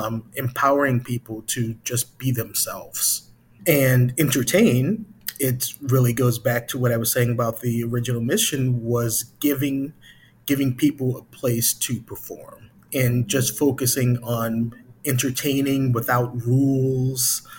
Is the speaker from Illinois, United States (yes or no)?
yes; Chicago, Illinois, United States; I'm from Chicago originally.